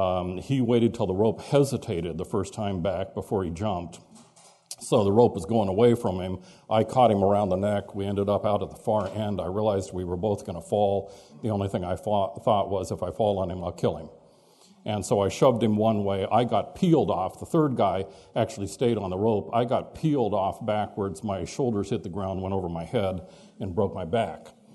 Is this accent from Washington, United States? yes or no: yes; Edmonds, Washington, United States; also born or lived in Warren, Ohio; I was born in Warren, Ohio. We moved out to Seattle when I was seven, where my father was an engineer at Boeing. And we lived north of Seattle in Edmonds.